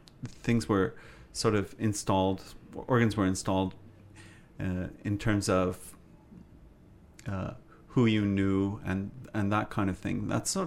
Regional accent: Saskatchewan, Canada; I'm from Saskatchewan.

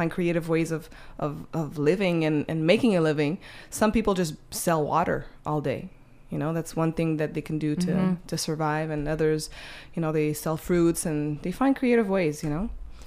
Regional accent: Montreal, Quebec, Canada; born there; Born in Montreal, but my mom and dad were born and raised in Haiti.

